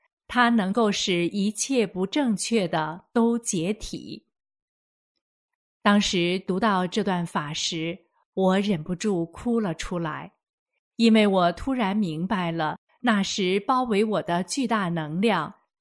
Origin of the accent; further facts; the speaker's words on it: Taiwan; moved away as an adult; now in New York, United States; 2011年夏天，我从台湾来到纽约媒体工作约2个月的时间，